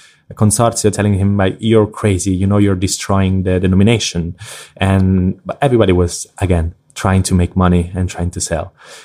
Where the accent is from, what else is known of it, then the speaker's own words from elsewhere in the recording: Tuscany, Italy; we are still the outsiders because we come from Tuscany.